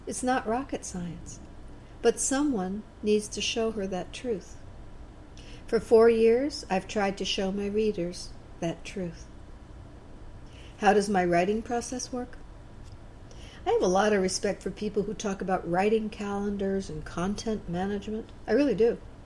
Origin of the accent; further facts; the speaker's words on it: Brazil; I use agates that come from my home country of Brazil, where my father had mines.